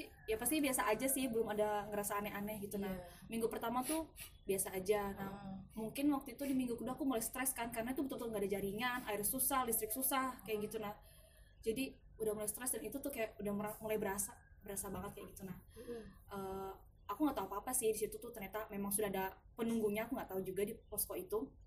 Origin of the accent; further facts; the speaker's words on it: Samarinda, East Kalimantan, Indonesia; namanya kita anak Samarinda kan